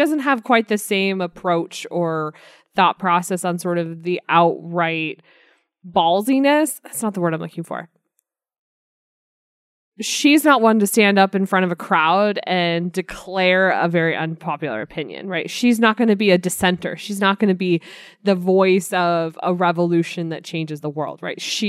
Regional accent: United States; I'm reminded I'm an American and I'm not a Brit

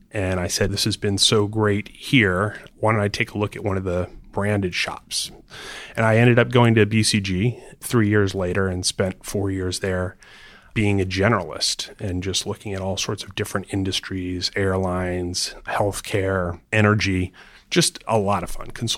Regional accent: Florida, United States; I grew up in Florida and watched a lot of rocket launches and always felt close to Cape Canaveral and the space shuttle.

